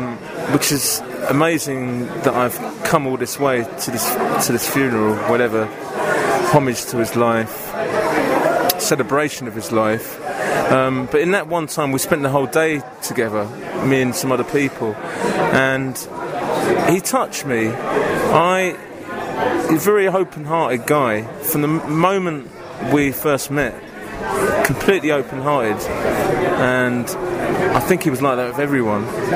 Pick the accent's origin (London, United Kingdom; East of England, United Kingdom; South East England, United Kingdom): London, United Kingdom; I'm from London